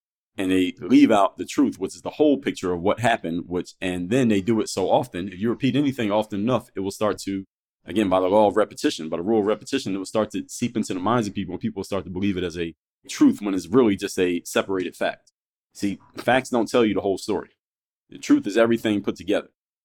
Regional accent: Philadelphia, Pennsylvania, United States; now in Miami, United States; My hometown is actually Philadelphia, but I live in Miami.

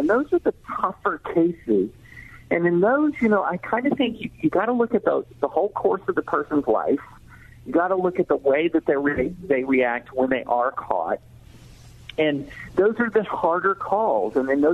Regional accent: the South, United States; I grew up in the 80s. I grew up in the South in the 80s.

